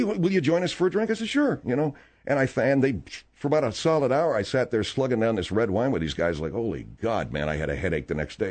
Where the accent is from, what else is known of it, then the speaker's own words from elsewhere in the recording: United States; They marked me as an American right off the bat without even hearing my accent. They knew I was a Yank.